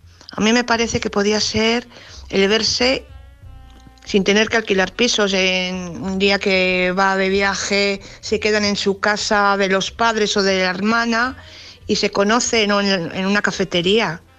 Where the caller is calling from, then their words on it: Valladolid, Castile and León, Spain; de Valladolid.